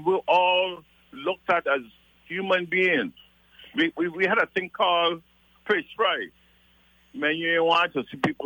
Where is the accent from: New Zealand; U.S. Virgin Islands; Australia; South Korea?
U.S. Virgin Islands; people ask me, well, where are you from? I said, from the Virgin Islands.